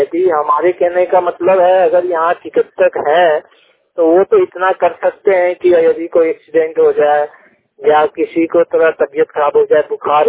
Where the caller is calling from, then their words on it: Bilal, India; बिलल गांव से बोल रहा हूँ।